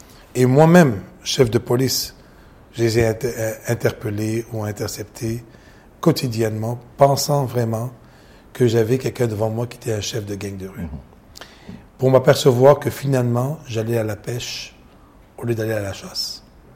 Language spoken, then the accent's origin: French; Abidjan, Côte d’Ivoire; je suis né à Abidjan, en Côte d'Ivoire, puis j'ai grandi et je suis d'origine libanaise.